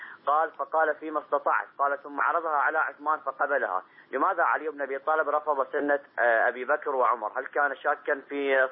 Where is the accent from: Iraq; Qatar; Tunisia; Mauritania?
Iraq; بعض ما يقوم به السياسيين أو الأحزاب السياسية خاصة عندنا في العراق